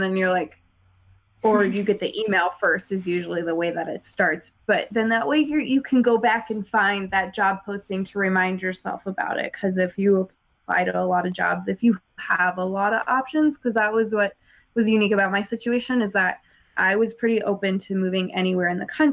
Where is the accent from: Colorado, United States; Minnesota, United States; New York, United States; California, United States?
Colorado, United States; So I went to school in North Carolina and Duke, and I'm from Colorado.